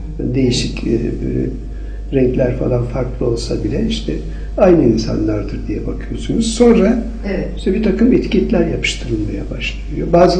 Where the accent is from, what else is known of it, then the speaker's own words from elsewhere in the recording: Zonguldak, Turkey; born there; ben Türkiye'nin kuzeyindeyim. Hani Akdenizli olurum da.